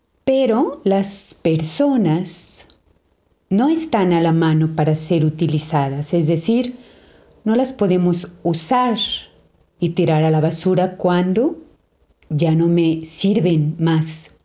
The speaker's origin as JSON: {"language": "Spanish", "country": "Mexico", "also_born_or_lived": "Brazil", "said": "Y soy mexicana. Estuve un tiempo en Brasil, así que si escuchan algunas palabras que no las entienden, tal vez es porque esté mezclando el español con el portugués."}